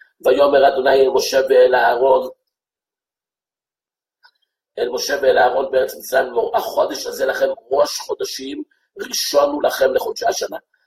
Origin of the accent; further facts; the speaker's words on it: Jerusalem, Jerusalem District, Israel; אני גרתי בתור ילד בשכונת בית וגן ברחוב ברויר